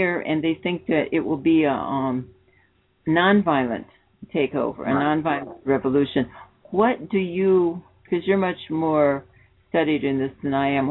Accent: Illinois, United States; even though I'm from Illinois and people say, well, you're from Illinois, you had to know and like Obama.

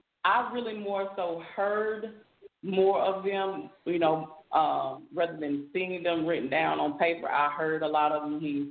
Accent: Amory, Mississippi, United States; now in Olive Branch, United States; No, not originally from Olive Branch. I'm also from Amory, Mississippi.

